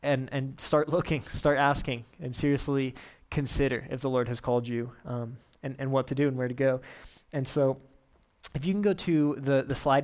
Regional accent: St. George, Utah, United States; They don't know that we're from St. George, Utah, and yet these kids' lives, and I would say even eternities, have been impacted

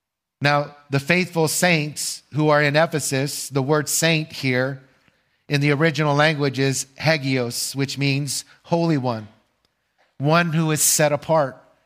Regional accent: California, United States; now in St. George, United States; And it's true, I came from California, okay?

